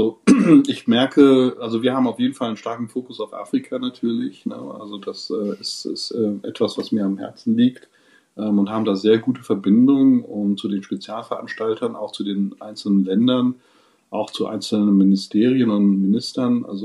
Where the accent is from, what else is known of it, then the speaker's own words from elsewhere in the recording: South Africa; accent: South African; first language English; German is a second language; Deutsch ist eine Fremdsprache für mich gewesen. Ich musste das mit 6 Jahren wirklich lernen. Meine Muttersprache ist Englisch und ich habe wenn ich müde bin oder mich da nicht bemühe, dann habe ich einen südafrikanischen Akzent. Ich habe sonst einen englischen Akzent.